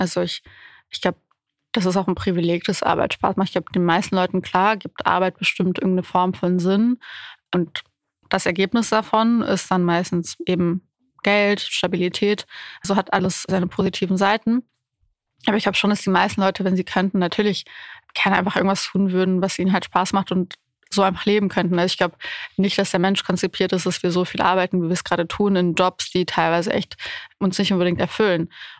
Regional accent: Bucharest, Romania; now in Frankfurt, Germany; Ich bin in Bukarest aufgewachsen. Ich fühle mich einfach wohl, wenn alles groß und weit ist und 1000 Menschen und ich anonym sein kann.

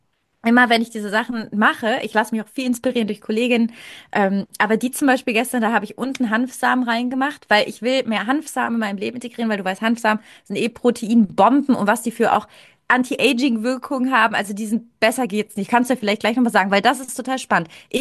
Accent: Italy; ich komme aus Italien, wir haben schon darüber gesprochen.

